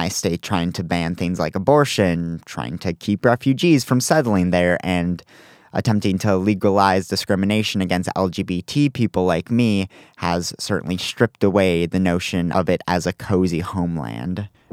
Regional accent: South Dakota, United States; I don't get those same questions now when I tell people I'm from South Dakota.

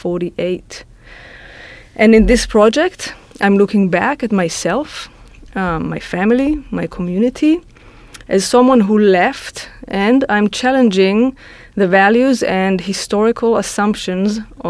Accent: Yad, Israel; I'm a visual artist, born and raised in Yad. And Yad is a small village, tight community of second-generation Holocaust survivors

